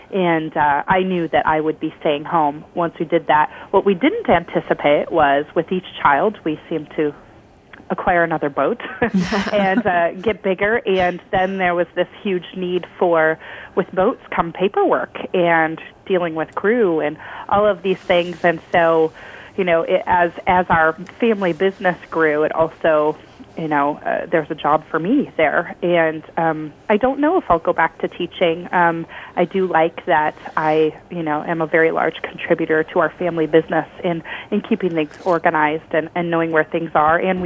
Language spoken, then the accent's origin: English; Wisconsin, United States; I grew up in Wisconsin, and I never in a million years imagined myself having this much freedom.